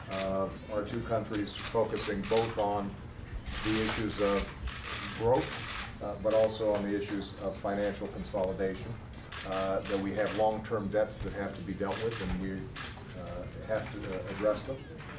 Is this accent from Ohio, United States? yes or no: no; Chicago, Illinois, United States; This is Goose Island 312 beer from my hometown of Chicago.